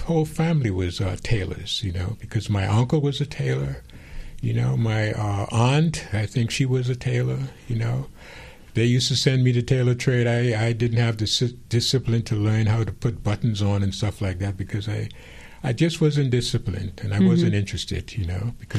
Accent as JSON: {"language": "English", "town": "Grant's Town", "region": "New Providence", "country": "Bahamas", "tie": "born or raised there", "said": "Born and bred in Grantstown."}